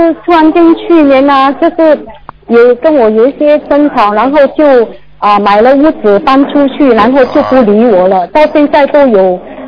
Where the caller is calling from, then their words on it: Singapore; 我是从新加坡打来的。